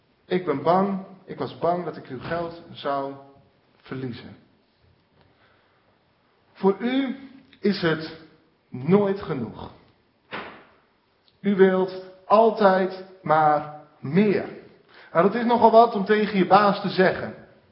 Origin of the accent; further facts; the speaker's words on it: Emmen, Drenthe, Netherlands; Ik kom uit Emmen